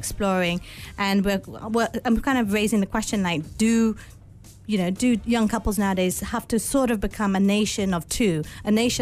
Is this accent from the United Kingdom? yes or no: yes; England, United Kingdom; also born or lived in Malaysia; my mum is Malaysian. My mum's Malay. My dad's English. I was born in England, but I did grow up some of my childhood in Malaysia.